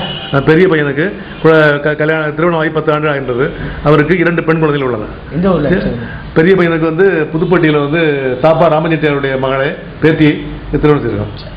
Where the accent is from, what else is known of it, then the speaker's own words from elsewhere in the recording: Nachanthapatti, Tamil Nadu, India; எங்கள் ஊர் நச்சாந்தப்பட்டி, நான் பிள்ளையார்பட்டி கோயிலை சேர்ந்தவன். எங்கள் ஊரில் கிட்டத்தட்ட ஒரு 700 புள்ளி இருக்காங்க.